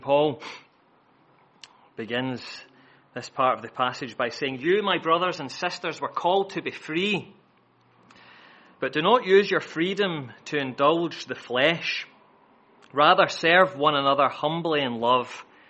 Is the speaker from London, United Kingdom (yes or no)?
no; Scotland, United Kingdom; as a Scotsman, I'm not used to temperatures above 12 degrees.